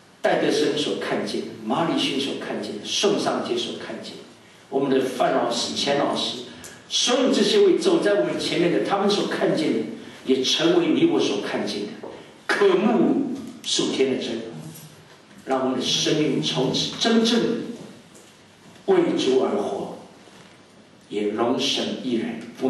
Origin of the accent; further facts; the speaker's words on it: China; 因为我觉得我中国人请这老外吃饭